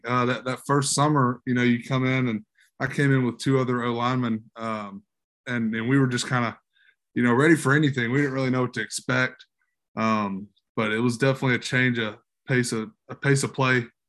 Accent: Monroe, Louisiana, United States; Yeah, originally, you know, from Monroe, Louisiana, little northeast corner of Louisiana, you know, kind of a small town

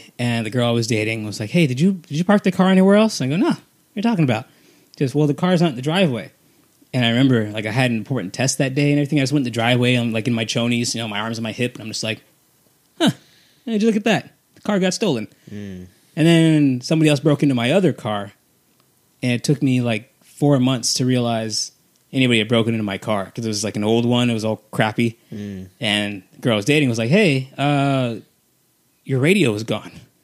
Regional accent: Los Angeles, California, United States; now in Antioch, United States; So my experience with Antioch, because I'm not from the Bay Area. Mm-hmm. I grew up in Los Angeles, and I came out to the Bay Area because I was following a girl.

